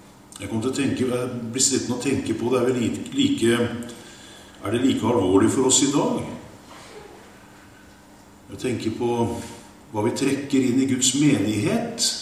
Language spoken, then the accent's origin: Norwegian; Kragerø, Telemark, Norway; Det var en av de møte bort i Kragerø, der jeg kommer fra, for det er mange år tilbake dette her nå.